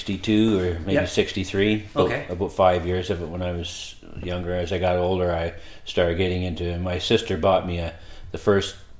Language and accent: English; Wingham, Ontario, Canada; now in Wellesley, Canada; I was born and raised in Wingham